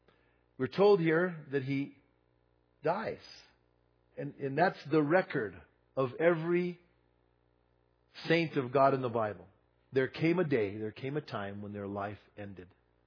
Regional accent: Bernalillo, New Mexico, United States; In my hometown, almost everyone that I knew, we all said sandwich instead of sandwich, you know. So you kind of knew if you were from Bernalillo.

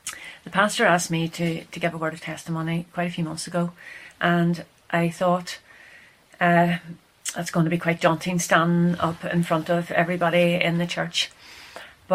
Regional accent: Belfast, Northern Ireland, United Kingdom; born there; I was born in Belfast … I went to live up the Knocka when I was about 7 years old.

